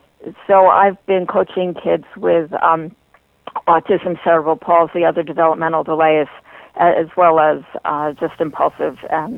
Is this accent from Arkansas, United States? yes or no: no; New York, United States; also born or lived in Southern California; No, I grew up in New York.